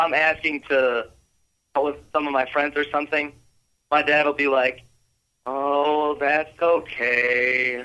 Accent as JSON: {"language": "English", "country": "Ireland", "said": "I'm Irish."}